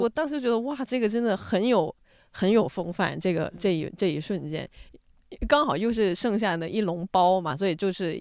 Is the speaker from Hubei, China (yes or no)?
no; Foshan, Guangdong, China; now in Beijing, China; 我在北京一个坐一趟地铁一个小时从我家去另外一个地方，这是在我老家已经可以从佛山直接坐到广州的